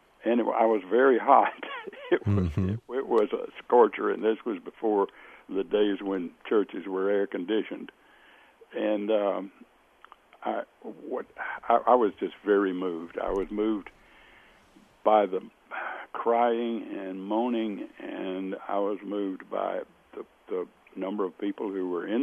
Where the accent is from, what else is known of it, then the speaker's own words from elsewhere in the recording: North Carolina, United States; I asked to come back to my home state of North Carolina and work for a statewide nonprofit group that was established by Terry Sanford to work with problems of poverty and race.